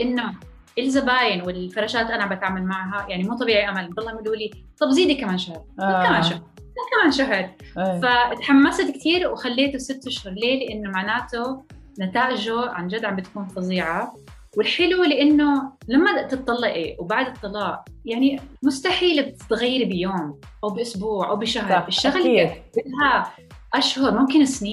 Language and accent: Arabic; Jordan; also born or lived in France; انا جاي من هذا المجتمع. هلا انا اصلي اردنيه فلسطينيه، ولدانا بفرنسا بس عشت معظم حياتي معظم طفولتي بالاردن